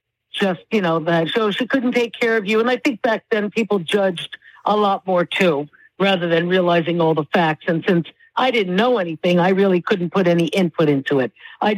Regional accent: New York, United States; I was raised on Long Island in New York.

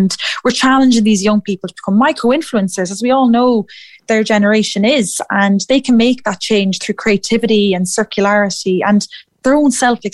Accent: Athlone, Leinster, Ireland; I'm from Athlone myself.

